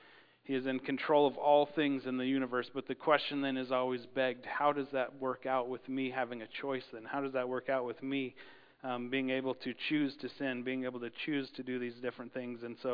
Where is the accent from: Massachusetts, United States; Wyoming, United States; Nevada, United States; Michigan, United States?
Wyoming, United States; I grew up in Wyoming, and you farmers will like this.